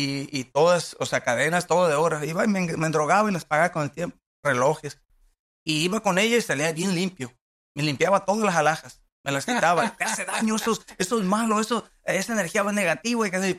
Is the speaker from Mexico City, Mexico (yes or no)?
no; Nayarit, Mexico; soy del estado de Nayarit, ¿verdad? Vengo de una familia de 10 personas, o sea, 10 hermanos y mi papá y mi mamá.